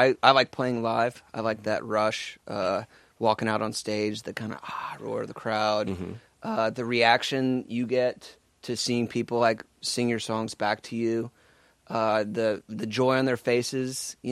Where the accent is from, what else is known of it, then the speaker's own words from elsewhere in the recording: Southeast, United States; now in Nashville, United States; We're all from the Southeast.